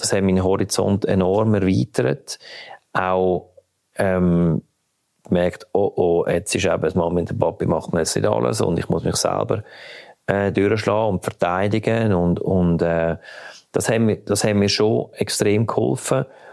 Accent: Canada; ich bin aus Kanada.

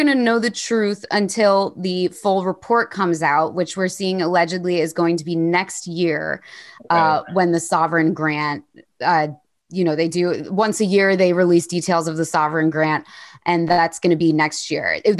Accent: United States; now in London, United Kingdom; I'm an American who lives in London

